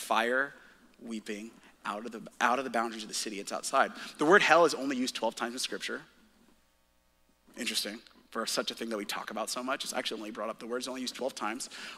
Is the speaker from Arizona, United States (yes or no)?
no; Seattle, Washington, United States; So I'm from Seattle.